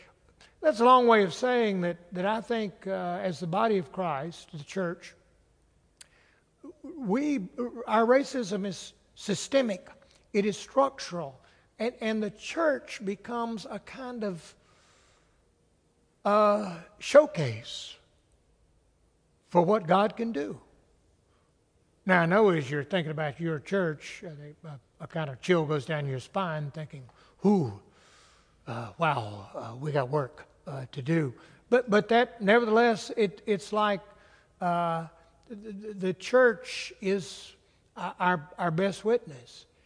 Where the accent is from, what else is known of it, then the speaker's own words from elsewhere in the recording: South Carolina, United States; I'm from South Carolina, as I said, but I think one of the gifts of being a Southerner is that you've spent so much of your life hearing people lie about race.